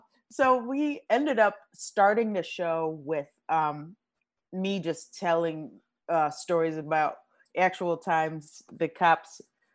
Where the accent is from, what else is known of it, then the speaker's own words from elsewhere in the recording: Los Angeles, California, United States; I am from South Central LA. I'm born and raised here.